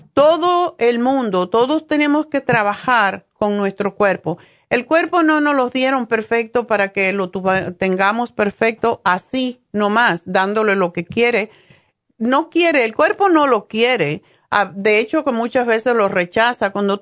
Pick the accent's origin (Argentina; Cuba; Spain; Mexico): Cuba; Como saben, yo soy cubana y en Cuba había casi no había personas diabéticas en mi tiempo.